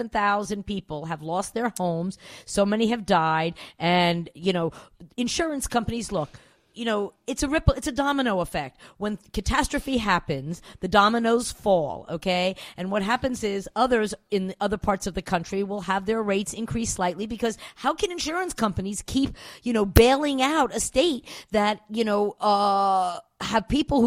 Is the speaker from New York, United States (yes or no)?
yes; New York, United States; She comes from my home state of New York, and oh my god.